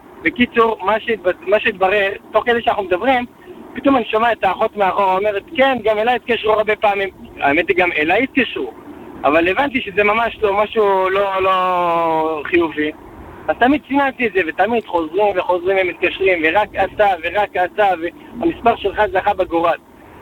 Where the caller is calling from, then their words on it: Beitar Illit, Judea and Samaria Area, Israel; אני מביתר עילית. אני ממש נהנה לשמוע את התוכנית שלך